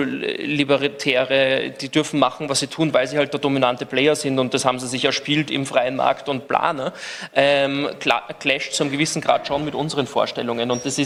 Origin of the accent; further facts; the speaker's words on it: Austria; weil du bist als Österreicher im gleichen Bucket